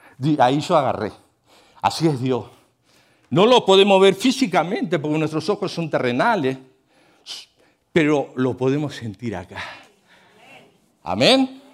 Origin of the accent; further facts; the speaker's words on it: Uruguay; Yo le preguntaba a un en Uruguay, en mi país, una vez tuve la experiencia de ir con un camionero de Rivera